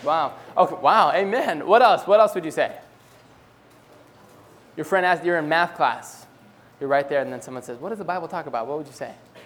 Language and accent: English; Cambridge, Massachusetts, United States; I'm from Cambridge, Massachusetts. It's a Cambridge in Massachusetts, not in the UK, right next to Boston.